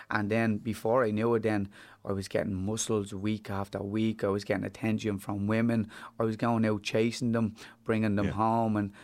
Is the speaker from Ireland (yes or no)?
yes; Dublin, Leinster, Ireland; I am from Fatima Mansions, yeah.